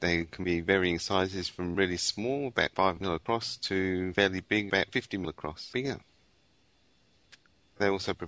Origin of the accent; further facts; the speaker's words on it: North West England, United Kingdom; now in Australia; I'm originally from Lancashire in England, which is, unfortunately, they've changed the boundary and it's now in Cheshire, but when I was there, it was in Lancashire, near Liverpool and Manchester, a little place called Warrington. And I've lost a lot of my accent.